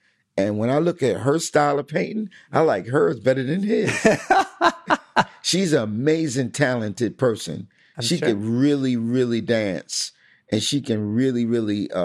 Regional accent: Bronx, New York, United States; I grew up in the South Bronx, and, you know, I've been around, you know, entertainers and gangsters and drug dealers, pimps, all my life.

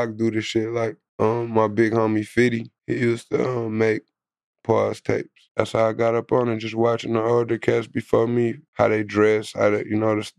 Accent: Detroit, Michigan, United States; Earlier, when I grew up till now in Detroit, it's like a whole lot of shit that's different

